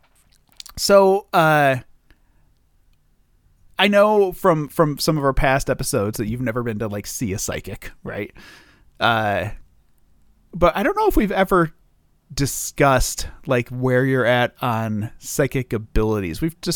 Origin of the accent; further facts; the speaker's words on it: Toledo, Ohio, United States; I live in Columbus now, but I grew up in Toledo on the lake.